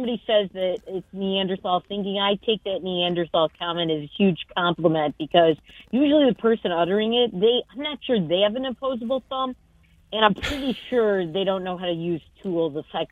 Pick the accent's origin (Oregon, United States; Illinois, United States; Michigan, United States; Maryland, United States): Michigan, United States; Detroit; And, you know, I'm from Detroit, and we used to produce Dodges here, so I know what a Dodge is.